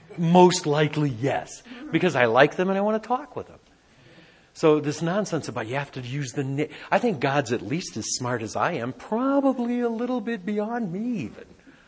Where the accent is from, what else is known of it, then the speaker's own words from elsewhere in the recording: Detroit, Michigan, United States; born there; now in Taos, United States; You know, I was born in Detroit.